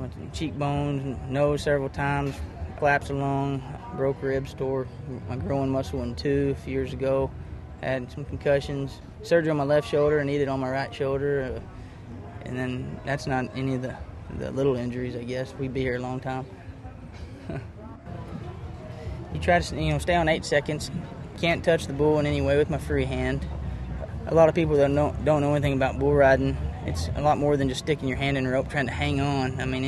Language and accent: English; Big Lake, Texas, United States; I'm from Big Lake, Texas. I've been riding bulls professionally since about 2000. Started riding calves when I was 8 years old, so I guess that's where it started.